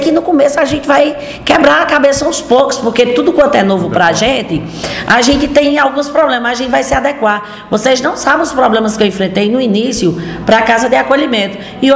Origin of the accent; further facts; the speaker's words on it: Paraíba, Brazil; E como eu sou nordestina, Paraíba na retada, eu não vou ficar aqui sentado esperando alguma notícia.